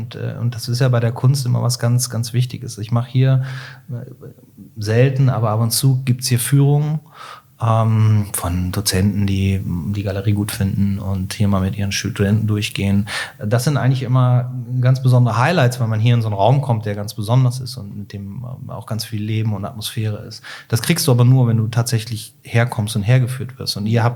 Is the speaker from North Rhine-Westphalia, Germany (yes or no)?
yes; Cologne, North Rhine-Westphalia, Germany; Das ist in Köln, formal, ich bin Kölner